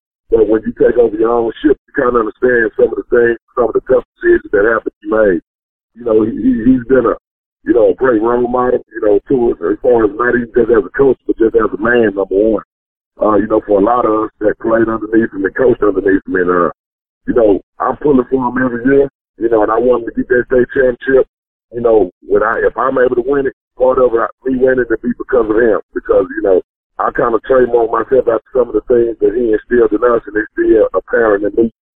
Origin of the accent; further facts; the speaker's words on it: Dallas, Texas, United States; Okay, first of all, I'm from the Dallas area.